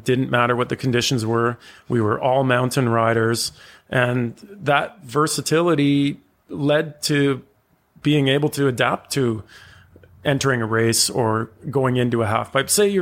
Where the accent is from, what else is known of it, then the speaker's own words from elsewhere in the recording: Calgary, Alberta, Canada; When I grew up in Calgary